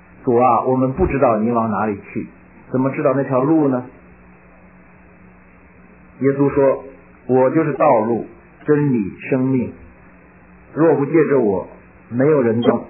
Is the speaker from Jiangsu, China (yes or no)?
no; Renqiu, Hebei, China; also born or lived in Beijing; 我是生在北京，但是在五六岁的时候就回老家了，在河北任丘的农村里长了十年，然后又回到北京。